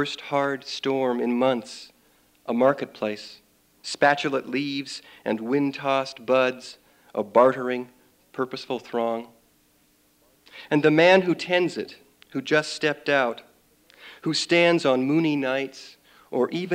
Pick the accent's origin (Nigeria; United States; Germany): United States; Tempe, Arizona; also born or lived in Mesa; now in Tucson, United States; I ended up born in Mesa and growing up in Tempe, which was fine, I suppose. But I have always loved Tucson.